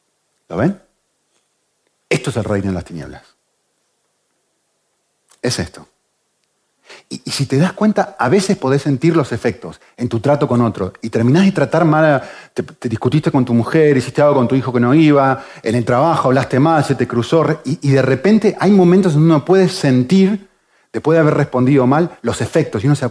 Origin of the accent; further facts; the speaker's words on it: Argentina; Yo pertenezco a la República Argentina, yo soy un ciudadano de la República Argentina.